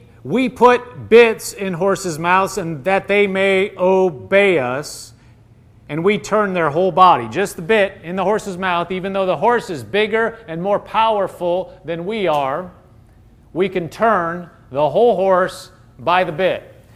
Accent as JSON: {"language": "English", "region": "Nebraska", "country": "United States", "said": "I'm from Nebraska, not the East Coast."}